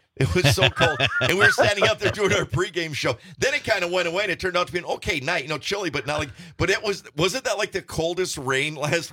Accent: Negaunee, Michigan, United States; there's lots of pictures from my hometown of Negaunee.

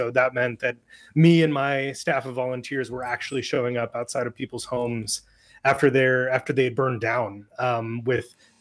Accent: Fargo, North Dakota, United States; also born or lived in Sioux City, Iowa; So I was born in Sioux City, Iowa, which is like a little slaughterhouse town. But I moved up to Fargo when my dad was hired to redevelop the downtown in Fargo.

